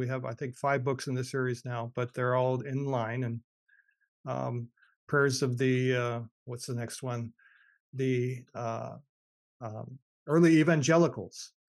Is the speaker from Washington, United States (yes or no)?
yes; Bellingham, Washington, United States; It came a few years back from my friends at Lexham Press, which is near my hometown in Bellingham, Washington.